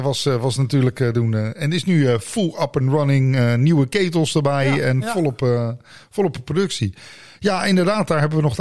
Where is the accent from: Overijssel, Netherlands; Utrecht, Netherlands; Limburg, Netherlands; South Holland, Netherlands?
South Holland, Netherlands; The Hague; Ja, ik ben natuurlijk uit Den Haag, is mijn stadje.